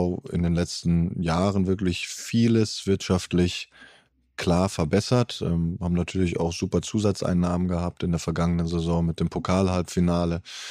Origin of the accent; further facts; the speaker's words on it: Heidelberg, Baden-Württemberg, Germany; Ich bin ja in Heidelberg aufgewachsen.